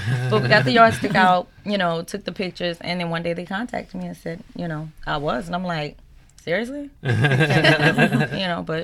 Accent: Napoleonville, Louisiana, United States; No. I'm from Napoleonville, Louisiana.

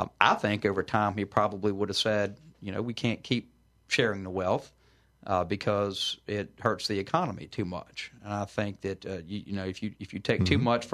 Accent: Baton Rouge, Louisiana, United States; And then, of course, I'm from Baton Rouge

